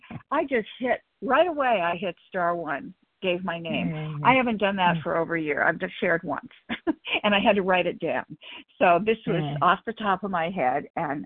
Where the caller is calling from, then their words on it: New Mexico, United States; Oh, I'm sorry, from New Mexico.